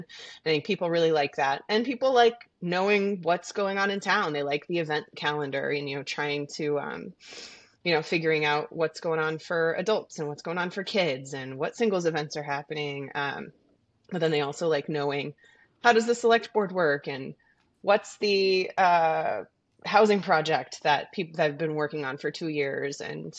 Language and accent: English; Missouri, United States; also born or lived in Boston / California; now in Burlington, United States; I grew up in Missouri. I went to school at BU, Boston University, and left for California for 5 years and then came back and lived in a neighboring town and then moved to Burlington.